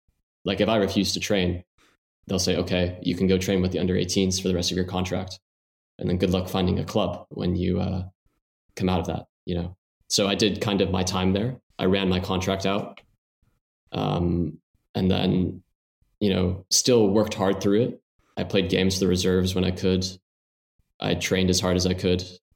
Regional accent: San Diego, California, United States; So my dad is Spanish and my mom is American. So growing up in San Diego, I didn't really have the option to play American sports.

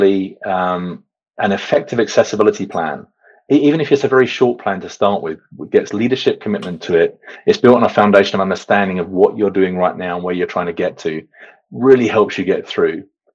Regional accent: United Kingdom; You probably hear from my accent, I'm from the UK.

